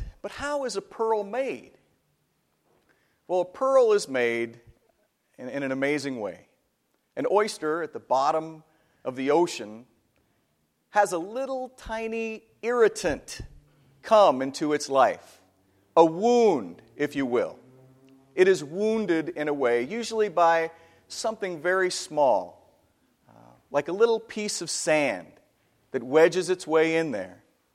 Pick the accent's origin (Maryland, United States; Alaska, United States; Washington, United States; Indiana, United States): Washington, United States; Kennewick; I grew up in Kennewick, Washington, about 5 hours southeast of here, I guess, somewhere over there, Tri-Cities.